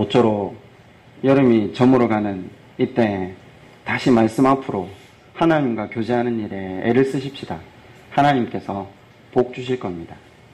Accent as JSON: {"language": "Korean", "region": "Busan", "country": "South Korea", "tie": "born or raised there", "said": "해운대에서는 머리를 다 빼고 수영합니다. 제가 어릴 때 살았을 때는."}